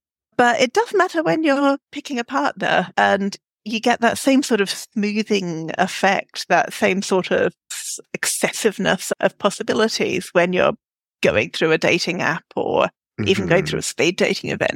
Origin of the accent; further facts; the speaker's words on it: Australia; now in England; And I've been here 15 years, but I am Australian and there's still bits of my sort of vocabulary and ways of forming sentences